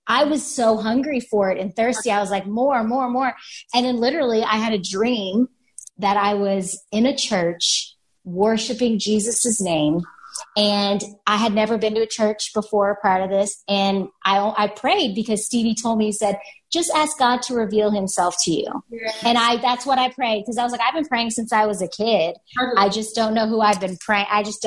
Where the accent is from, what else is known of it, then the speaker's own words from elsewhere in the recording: Kurdistan Region, Iraq; I'm from Kurdistan. Yeah, from the northern Iraq region.